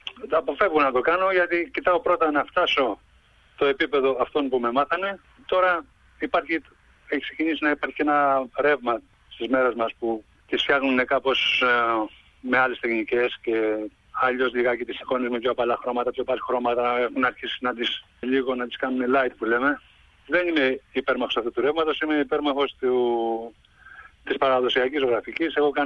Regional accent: Loutraki, Peloponnese, Greece; born there; Ένας αδεκάτης χρονών, γεννήθηκα στο Λουτράκι Κορινθίας.

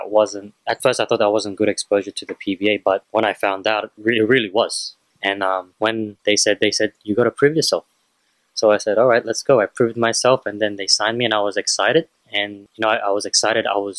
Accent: San Simon, Central Luzon, Philippines; Both my parents are Filipino and we're from Pampanga. San Simon Pampanga.

